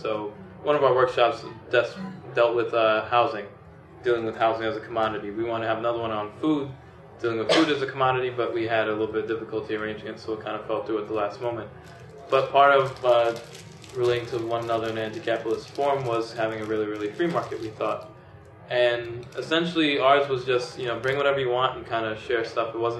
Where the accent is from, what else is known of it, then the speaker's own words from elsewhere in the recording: Bronx, New York, United States; I'm from the Bronx. I work out between. From the Bronx, born and raised.